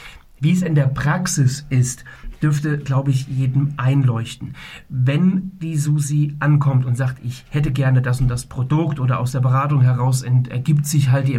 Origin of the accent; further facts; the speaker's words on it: North Rhine-Westphalia, Germany; wie man bei uns im Siegerland sagt.